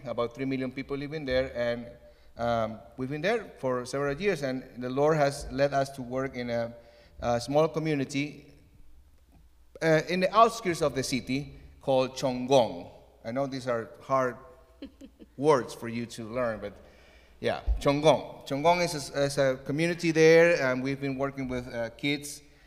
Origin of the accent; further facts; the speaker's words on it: Guayaquil, Guayas, Ecuador; I am originally from Ecuador. I was born in my city of Guayaquil.